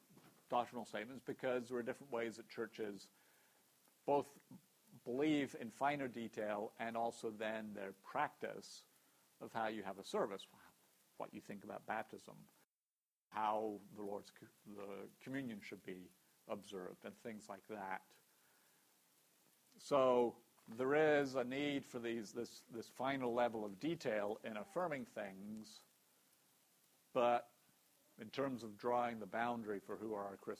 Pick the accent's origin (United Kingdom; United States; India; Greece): United Kingdom; certainly growing up in Britain was often used.